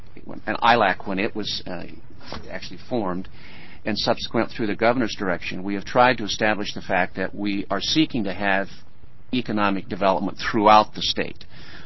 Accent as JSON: {"language": "English", "town": "Hermiston", "region": "Oregon", "country": "United States", "tie": "born or raised there", "said": "our largest certified industrial site is in my hometown of Hermiston"}